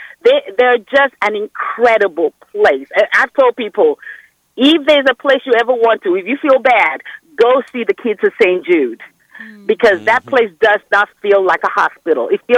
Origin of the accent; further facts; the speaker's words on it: Nigeria; I am originally West African. I'm Nigerian